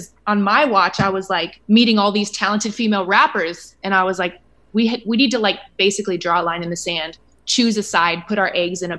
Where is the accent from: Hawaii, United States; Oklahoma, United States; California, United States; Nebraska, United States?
Nebraska, United States; I had this disease to please that I grew up doing in Nebraska. Like people from Nebraska, it's like we're very hard workers and we want to please people.